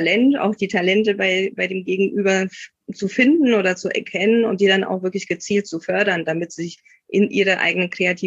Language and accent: German; Silesian Voivodeship, Poland; Also ich komme aus Oberschlesien, aus Polen und dort habe ich wirklich schon als Kleinkind immer gezeichnet.